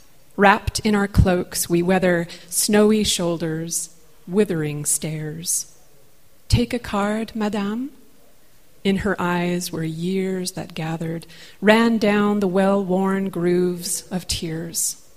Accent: Logan, Utah, United States; I grew up in Logan, and we were being driven to Salt Lake to visit her in this blocky apartment complex.

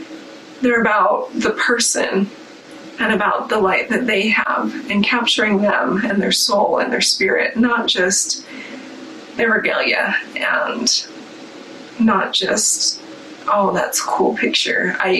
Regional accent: Idaho, United States; There's a reason why I have the heritage that I do, that I'm Native American. There's a reason why I grew up in Idaho

